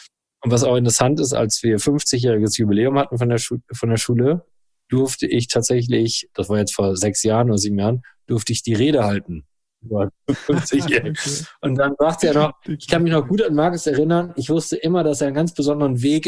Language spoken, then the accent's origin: German; Rosendahl-Holtwick, North Rhine-Westphalia, Germany; der Ort heißt Rosendahl-Holtwig. Das ist ein 3500-Seelen-Ort mit tollen Menschen und dort bin ich als glückliches Kind auf dem Spielplatz, in dem Garten und auf dem Fußballplatz groß geworden.